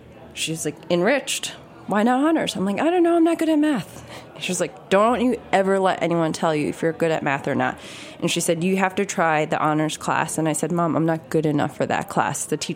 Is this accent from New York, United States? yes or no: yes; New York, United States; So we grew up in Rockland County, which is about 45 minutes north of Manhattan. Kind of typical suburbs, I would say.